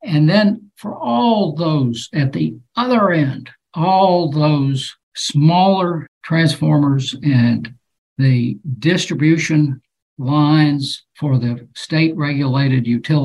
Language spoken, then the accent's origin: English; Toledo, Ohio, United States; I grew up in Toledo, Ohio.